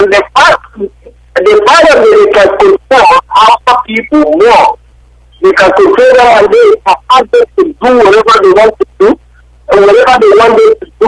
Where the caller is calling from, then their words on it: Vienna, Austria; I'm calling from Vienna, Austria.